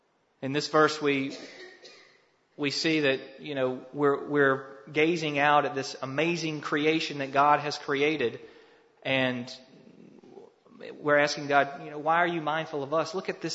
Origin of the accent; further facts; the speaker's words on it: Ozark, Alabama, United States; And I grew up in Ozark